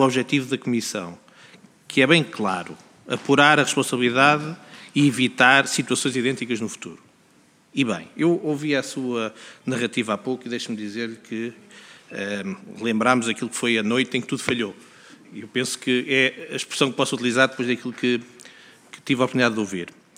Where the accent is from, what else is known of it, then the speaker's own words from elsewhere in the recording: Leiria, Portugal; sou de Leiria, o sítio de Leiria